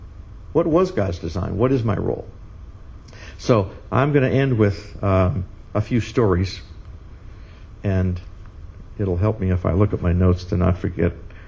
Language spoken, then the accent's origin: English; McLean, Virginia, United States; M&M Mars Company, which actually is located in my hometown in McLean, Virginia.